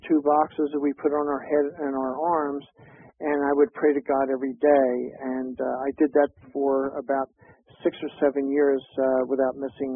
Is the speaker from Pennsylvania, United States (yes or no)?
yes; Philadelphia, Pennsylvania, United States; born there; Philadelphia. And I used to race in Acco Dragway, Cecil County, Maryland, Vineland, all around those areas.